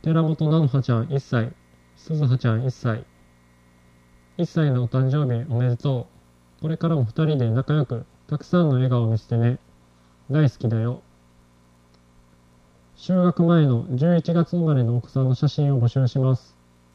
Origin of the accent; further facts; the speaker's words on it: Baku, Azerbaijan; 生まれ育ったバクー市は、田辺市と同じくらい暑い日が9月まで続きます。